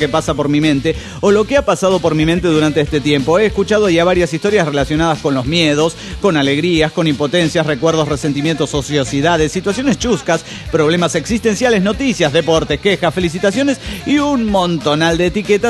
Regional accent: Morelia, Michoacán, Mexico; de Morelia, Michoacán.

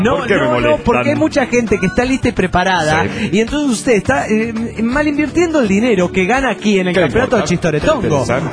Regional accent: Toluca, State of Mexico, Mexico; Soy el locochón de Toluca.

